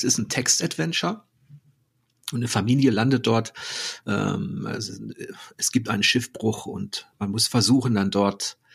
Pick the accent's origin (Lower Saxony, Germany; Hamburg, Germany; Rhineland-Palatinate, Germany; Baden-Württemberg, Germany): Hamburg, Germany; was mir als Hamburger, und ich habe ja diesen maritimen Bezug auch auf meiner Seite